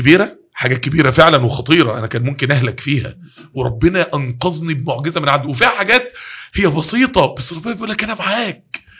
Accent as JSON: {"language": "Arabic", "town": "Mansoura", "region": "Dakahlia", "country": "Egypt", "said": "احنا عندنا في المنصورة"}